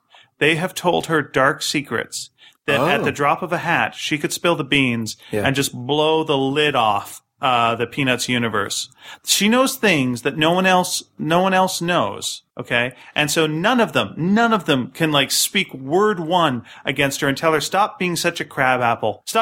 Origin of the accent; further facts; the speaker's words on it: Canada; To be fair, I'm Canadian and we love a silver medal.